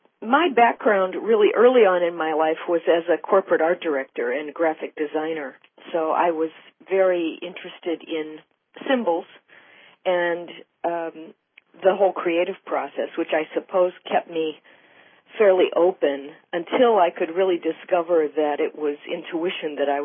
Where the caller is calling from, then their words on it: San Francisco, California, United States; San Francisco.